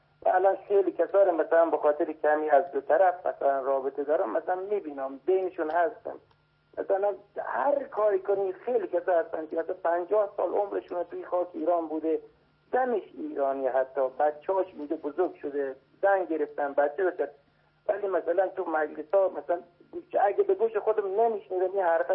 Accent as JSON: {"language": "Persian", "country": "Afghanistan", "said": "من افغانی هستم، مادرمون سنی بوده"}